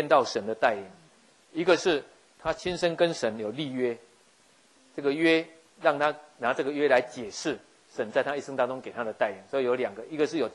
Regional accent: Taiwan; 很多我们台湾人一样，拜拜都要杀三牲嘛齁。

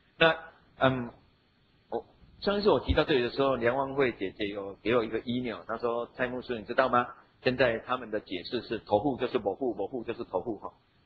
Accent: Taiwan; 可是我们台湾人，我们对羊的感情就没有像犹太人对羊那个感情那么好。

